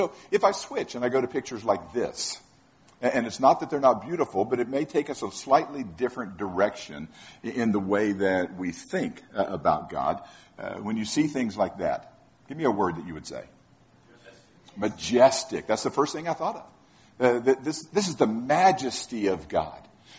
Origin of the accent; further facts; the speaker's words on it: Tampa, Florida, United States; now in Kansas City, United States; we grew up in Tampa, Florida, the lightning capital of the world.